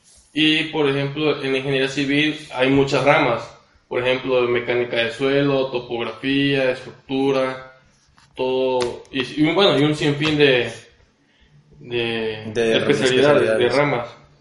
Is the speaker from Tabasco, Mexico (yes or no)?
yes; Cárdenas, Tabasco, Mexico; tengo 26 años, soy originario de Cárdenas, Tabasco, estudié aquí en Villahermosa, en la Universidad Autónoma de Guadalajara, arquitectura